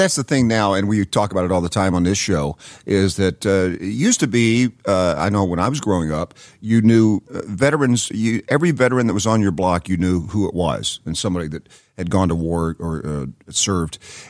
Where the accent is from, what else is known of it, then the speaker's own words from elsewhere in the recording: Knoxville, Tennessee, United States; I grew up in Knoxville, Tennessee, and I did country radio morning shows from WIVK to everywhere around the country.